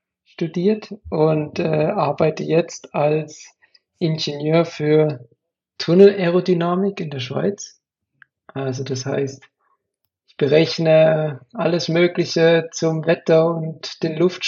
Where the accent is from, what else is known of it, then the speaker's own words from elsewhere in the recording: Karlsruhe, Baden-Württemberg, Germany; now in Bern, Switzerland; wohne mittlerweile in Bern in der Schweiz. Wobei ich da über Umwege hingekommen bin. Also ursprünglich komme ich aus Karlsruhe in Deutschland.